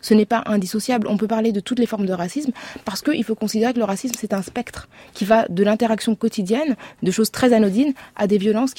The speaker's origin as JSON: {"language": "French", "country": "France", "said": "on parle de la France parce que je suis française"}